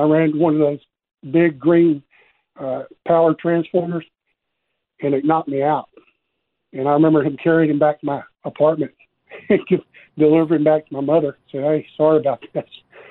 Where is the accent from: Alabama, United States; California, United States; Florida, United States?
Alabama, United States; Birmingham; Lived in apartments in Center Point, Alabama. I'm from Birmingham, so I lived all over Birmingham.